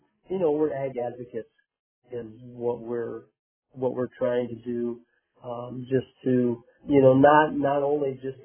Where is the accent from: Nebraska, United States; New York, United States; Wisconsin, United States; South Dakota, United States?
South Dakota, United States; Miller; I'm from Miller, South Dakota, and I'm a farmer rancher full time.